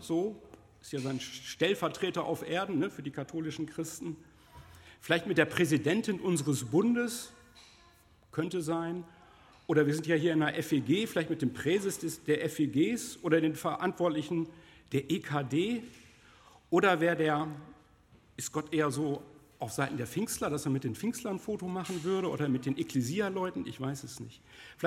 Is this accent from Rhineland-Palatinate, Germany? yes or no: no; North Rhine-Westphalia, Germany; Also ich bin Ostwestfale, ne? Also verrückt sein ist nicht so unser Ding eigentlich, ne? So, wir sind da eher so bodenständig.